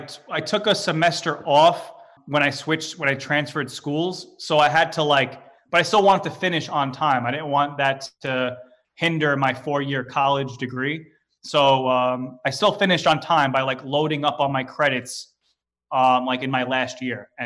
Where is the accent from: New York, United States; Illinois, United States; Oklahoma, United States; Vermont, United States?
New York, United States; Staten Island; Yeah, I have 2 sisters, you know, grew up here, very, not with a lot of money, just little old Staten Island, that's it.